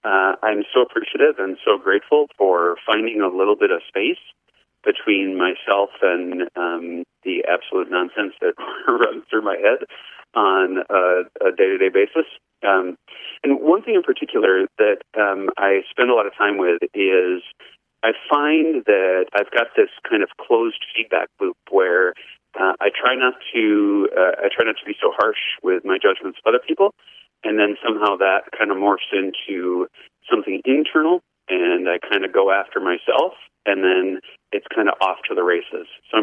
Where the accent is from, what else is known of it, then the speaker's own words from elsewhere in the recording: Rochester, Minnesota, United States; I'm from Rochester, Minnesota, and I am a podcaster insider.